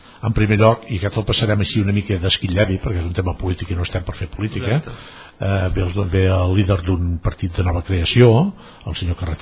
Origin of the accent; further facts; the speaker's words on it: Catalonia, Spain; a tots ens pot interessar, com a catalans, com a ciutadans d'aquest país